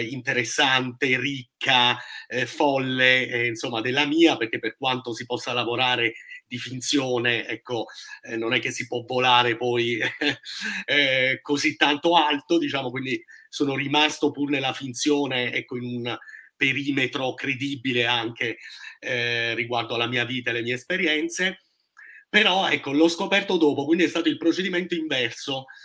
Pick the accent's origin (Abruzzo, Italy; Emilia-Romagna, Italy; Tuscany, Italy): Abruzzo, Italy; moved away; essendo un abruzzese espatriato e non seguendo ormai da tanti anni, come hai detto, sì, saranno 14 anni ormai